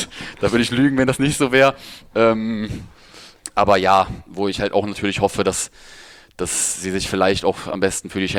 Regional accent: St. Hubert, North Rhine-Westphalia, Germany; Des Westens, aus NRW. Die nächstgrößere Stadt ist Kempen, dann kommt Krefeld, Düsseldorf.

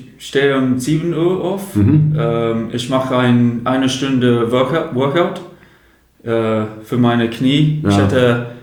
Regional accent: Chatham, South East England, United Kingdom; German is a second language; now in Germany; In den Südost von England.

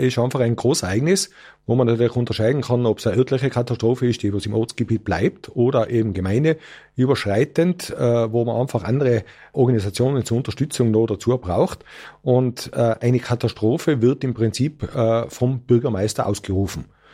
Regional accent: Tyrol, Austria; Hochwasserkatastrophen in Bad Znaun, bei uns in Tirol

